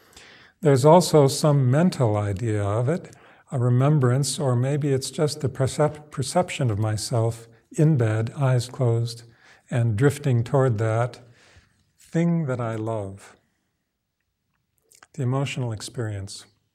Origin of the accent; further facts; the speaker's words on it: Midwest, United States; We grew up in the Midwest. I grew up in the Midwest